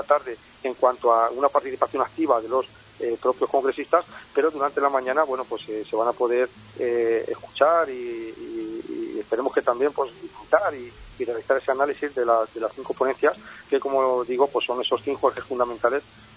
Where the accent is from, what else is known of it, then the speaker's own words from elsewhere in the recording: Castilla-La Mancha, Spain; un municipio de mi tierra, de Ciudad Real, de Cinco Casas, por ejemplo, que es un municipio de 700 habitantes